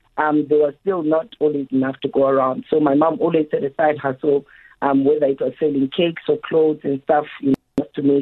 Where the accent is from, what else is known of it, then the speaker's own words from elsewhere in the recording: Alice, Eastern Cape, South Africa; So I hail from a small town called Alice in the Eastern Cape. It's a university town that's got the University of Fort Clare.